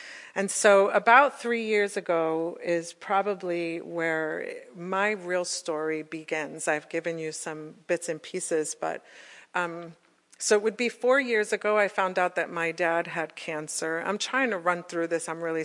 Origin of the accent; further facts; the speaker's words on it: New York, United States; also born or lived in Florida; now in Ohio, United States; I'm from New York. He's from Boston, and we lived in Florida.